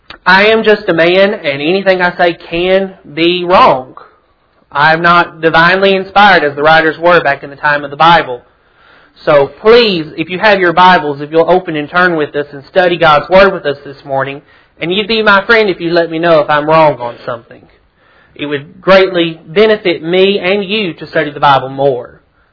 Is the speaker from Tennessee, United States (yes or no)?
yes; Humboldt, Tennessee, United States; also born or lived in Cookeville; Lived there my whole life, except for a little while I lived in Cookeville. Born and raised in Humboldt, though.